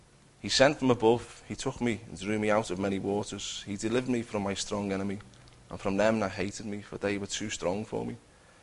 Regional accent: Bootle, North West England, United Kingdom; I was born and bred in Liverpool. I was brought up in Bootle.

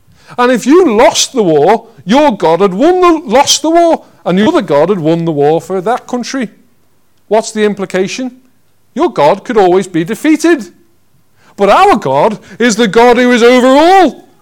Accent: Liverpool, North West England, United Kingdom; born there; I was born in Liverpool last century.

